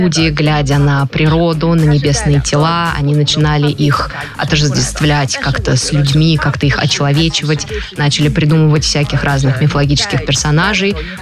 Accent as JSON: {"language": "Russian", "region": "Chongqing", "country": "China", "tie": "born or raised there", "second_language": "Russian", "said": "у меня на родине, в моем родном городе Чунцине, сейчас почти 40 градусов жары"}